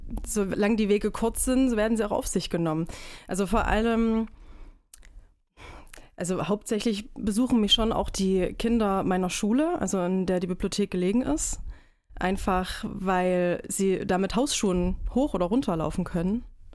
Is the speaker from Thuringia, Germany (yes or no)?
yes; Erfurt, Thuringia, Germany; Ich bin eine Erfurter Puffbohne, bin hier geboren und aufgewachsen